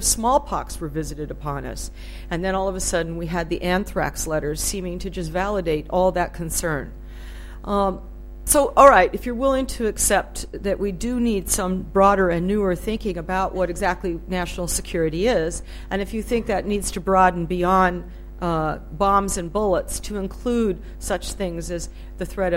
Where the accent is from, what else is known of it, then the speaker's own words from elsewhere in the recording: United States; but being an American, you know, we're rather uncouth about these things